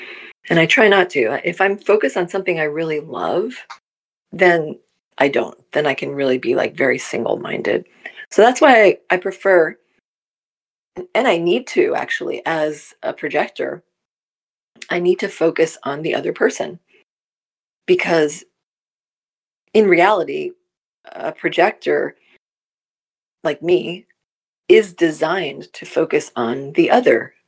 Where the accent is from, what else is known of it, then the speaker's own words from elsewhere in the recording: New Jersey, United States; also born or lived in New York; now in California, United States; I grew up in New Jersey, lived there for probably, a good more than half of my life. Then I moved to New York, lived there for probably another bunch of years, and quite a few. And then moved out to California 11 years ago